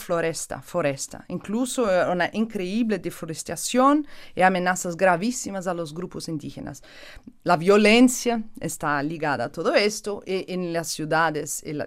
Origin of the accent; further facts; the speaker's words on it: Brazil; Spanish is a second language; Yo soy brasileña, entonces nosotros decimos en Brasil que el fútbol es una cajita de sorpresas